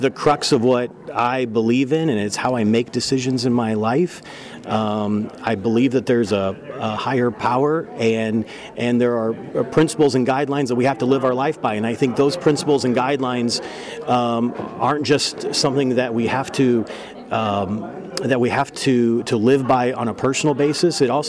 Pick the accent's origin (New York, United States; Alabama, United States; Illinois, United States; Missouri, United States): Missouri, United States; Moberly; I have fond memories of growing up in Moberly. I think it was a fantastic childhood for me.